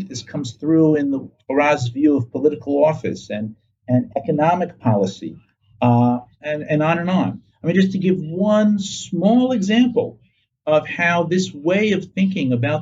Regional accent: New York, United States; moved away as an adult; now in Israel; Oh, I'm from the Riverdale section of the Bronx, just north of Manhattan.

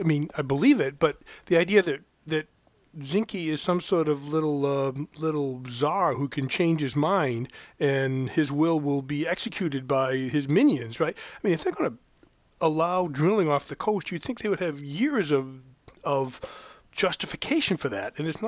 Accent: New Bedford, Massachusetts, United States; Now, I grew up in New Bedford, which is a fishing town, and everyone, I mean, Georgia's Bank is where all the fish are.

